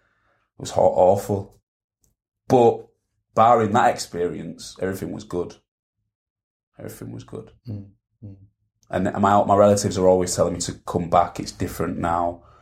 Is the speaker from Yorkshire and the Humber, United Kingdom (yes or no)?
yes; Hull, Yorkshire and the Humber, United Kingdom; I used to always say, oh, I'm from Hull, I'm from England. Even I am from there. I was born down Heddon Road, about 5 miles away from here, where a lot of kids from my generation was born. Lived on Norfolk Estate all my life.